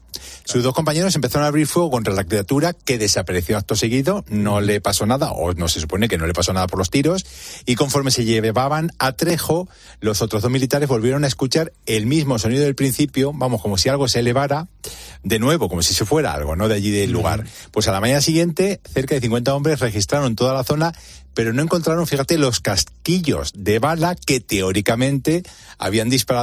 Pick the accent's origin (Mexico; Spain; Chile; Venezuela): Spain; Castilla-La Mancha; si no tenemos ninguna montaña por allí, que yo soy manchego.